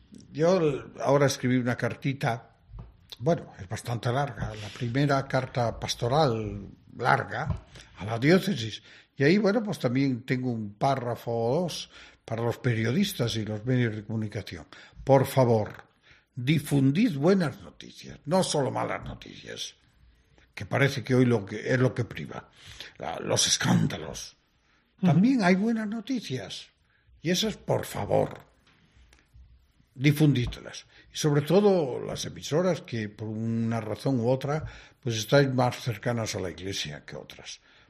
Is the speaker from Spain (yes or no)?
yes; Extremadura, Spain; estamos en algunas circunstancias, pues muy, muy por detrás de lo que nos merecemos los extremeños.